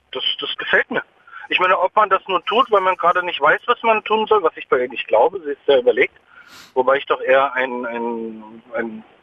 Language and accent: German; Germany; wir haben ja sowieso als Deutsche immer ein Riesenproblem, auf irgendwas stolz zu sein, was mit unserem Land zu tun hat.